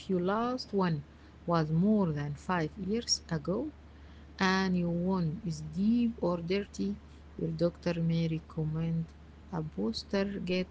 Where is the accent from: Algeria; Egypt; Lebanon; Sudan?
Sudan; نسموه داء السعر أو السعار عندنا في السودان.